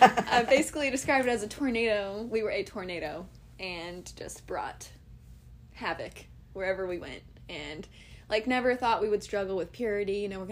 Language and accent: English; Columbus, Ohio, United States; We are from Columbus, Ohio.